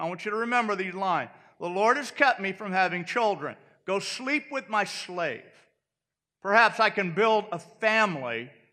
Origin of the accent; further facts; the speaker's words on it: Midwest, United States; And first of all, just saying Puyallup, for me, I was from the Midwest, and it's like, how do I learn how to say Puyallup?